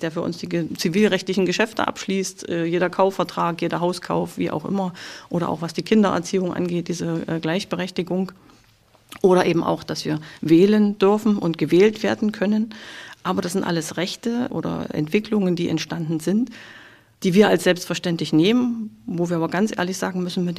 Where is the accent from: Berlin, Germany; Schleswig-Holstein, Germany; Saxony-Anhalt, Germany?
Saxony-Anhalt, Germany; Halle; born there; Wer steht da in Halle, in meiner Geburtsstadt?